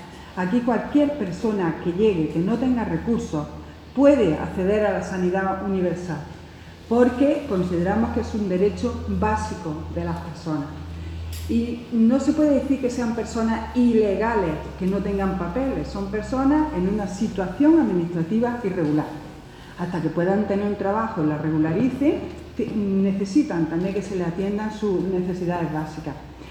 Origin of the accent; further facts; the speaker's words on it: Andalusia, Spain; Como andaluza y además como representante del Gobierno de Andalucía